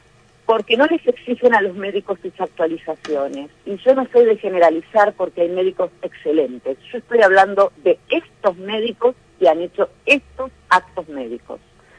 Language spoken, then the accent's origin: Spanish; Villa Gesell, Buenos Aires Province, Argentina; Somos de Villa Gesell.